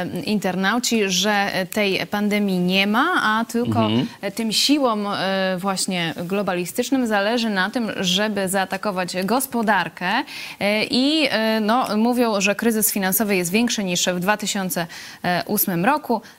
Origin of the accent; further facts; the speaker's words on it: Lublin, Lublin Voivodeship, Poland; A my jesteśmy z Lublina